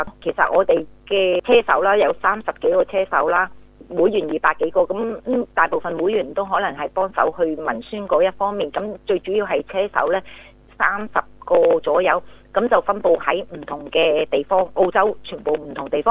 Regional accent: Hong Kong; now in Australia; 咁我哋身為香港人經歷過 SARS 嗰段時間嘅時候

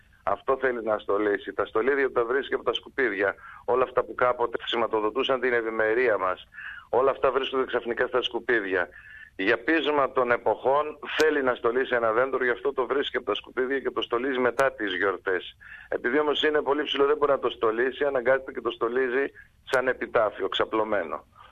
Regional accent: Germany; και εγώ παιδί μεταναστών είμαι και εγώ μεγάλωσα στη Γερμανία

